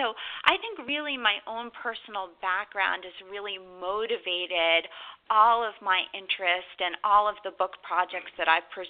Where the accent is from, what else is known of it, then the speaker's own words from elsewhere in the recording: New Jersey, United States; And then, you know, I grew up in New Jersey